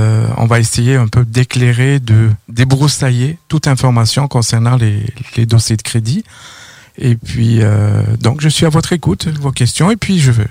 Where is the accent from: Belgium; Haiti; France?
France; Occitanie; moved away as an adult; Oui, je viens de la France. Donc, je suis ici depuis à peu près 2009.